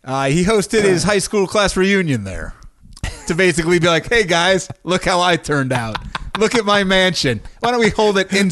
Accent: Minnesota, United States; I'm a Minnesotan, whatever that means. I like New York, but I'm not one of them.

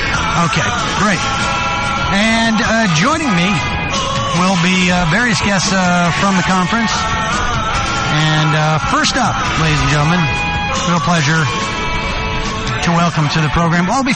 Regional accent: New York, United States; you know, I'm from New York.

